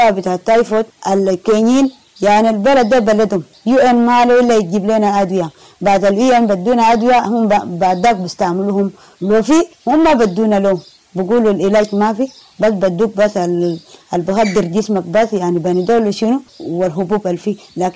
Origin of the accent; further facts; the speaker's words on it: Amshoran, South Kordofan, Sudan; now in Kakuma, Kenya; انا جاي من جنوب قردفان منطقة أمشوران